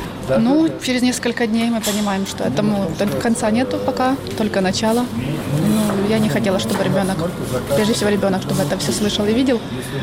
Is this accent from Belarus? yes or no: no; Zhytomyr Oblast, Ukraine; moved away as an adult; now in Riga, Latvia; Мы попали из Житомирской области.